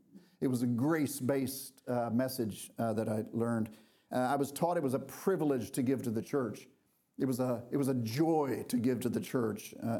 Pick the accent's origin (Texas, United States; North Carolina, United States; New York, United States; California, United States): Texas, United States; Dallas; I grew up here in Dallas. I grew up with mom and a dad who were really kind of just normal Christians, if you will.